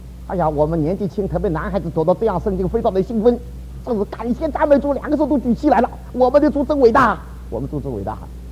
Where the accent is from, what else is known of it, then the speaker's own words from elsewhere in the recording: Shanghai, China; 我们上海人是买关子啊